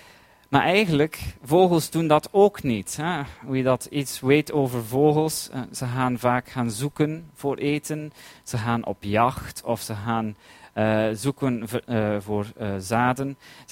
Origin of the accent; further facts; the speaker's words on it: London, United Kingdom; Toen ik opgroeide in een kerk in Londen